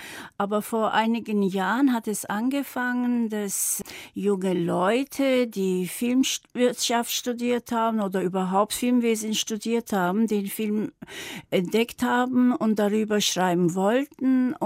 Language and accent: German; Istanbul, Turkey; German is a second language; Und ich komme aber aus einer großstädtischen Familie. Wir kommen aus Istanbul